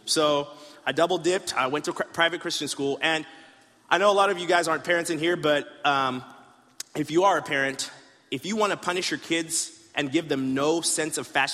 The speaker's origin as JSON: {"language": "English", "country": "Zimbabwe", "tie": "born or raised there", "moved": "as an adult", "said": "But I was born and raised in Zimbabwe."}